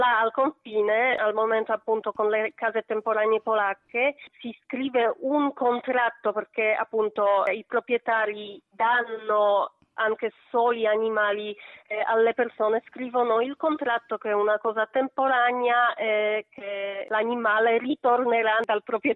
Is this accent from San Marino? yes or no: no; Poland; Italian is a second language; Sì, perché io essendo polacca riesco a metterli in contatto tutti i gruppi